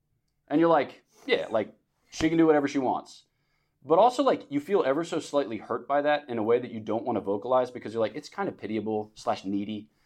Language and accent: English; Pennsylvania, United States; born there; I was born just outside of Philadelphia, Pennsylvania, city of champions, city of saints.